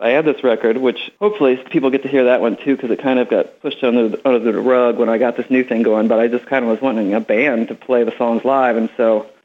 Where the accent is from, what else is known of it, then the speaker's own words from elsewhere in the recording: Cincinnati, Ohio, United States; I'm from Cincinnati. Cincinnati has a great music scene, great history.